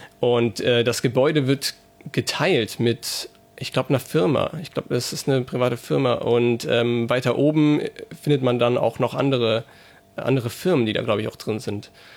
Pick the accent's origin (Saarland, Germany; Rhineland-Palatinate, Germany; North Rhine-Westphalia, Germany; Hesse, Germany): Saarland, Germany; Saarbrücken; Aber in Saarbrücken zum Beispiel, wo ich herkomme